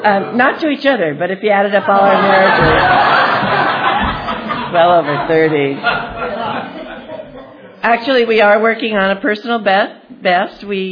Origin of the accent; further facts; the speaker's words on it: California, United States; I am a Valley girl. I was born and reared in the San Fernando Valley.